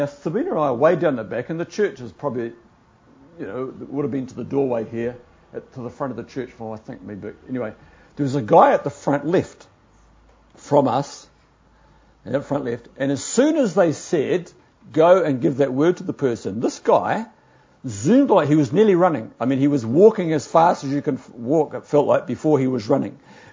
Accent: New Zealand; you could tell from my accent we weren't locals, you see, we were New Zealanders.

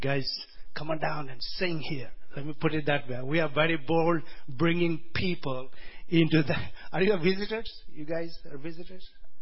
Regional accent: India; born there; I was born in India, I tell you, a long time ago. We have four brothers.

